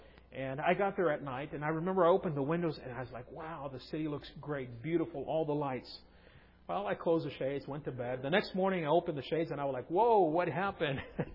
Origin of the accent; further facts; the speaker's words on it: California, United States; also born or lived in Mexico; I was born down in Mexico on the other side of the border, and as soon as I was able to travel, they came back to California, and we grew up in California.